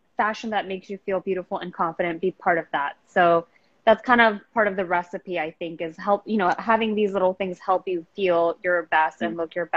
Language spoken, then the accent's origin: English; New York, United States; being a Muslim, being a New Yorker, having grown up during 9/11.